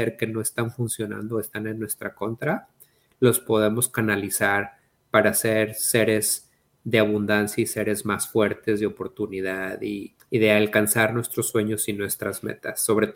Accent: Mexico; moved away; no es lo mismo crear un plan de negocios en mi país de origen, México, a un plan de negocios en este país y navegar ese sistema

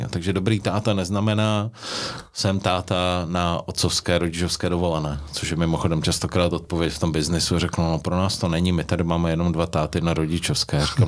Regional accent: North Moravia, Czechia; jak se říká u nás na Severní Moravě

